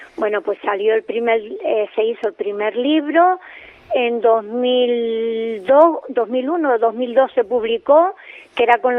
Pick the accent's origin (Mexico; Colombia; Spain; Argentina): Spain; Pinolere, Canary Islands; now in La Orotava, Spain; siempre mi Pinolere es mi pueblecito, mi pueblo, mi barrio, siempre lo llevo en el alma, aunque vivo aquí en La Orotava.